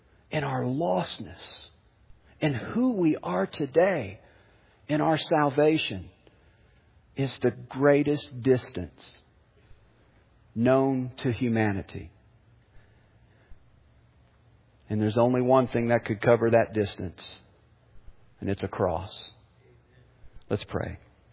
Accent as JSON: {"language": "English", "region": "the Ozarks", "country": "United States", "said": "I'm from the Ozarks."}